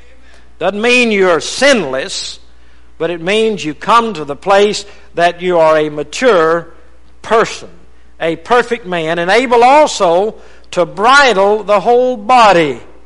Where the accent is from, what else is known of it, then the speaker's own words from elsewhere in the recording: Rava, Louisiana, United States; That boat was bigger than my town, you know, where I was raised in Rava, Louisiana.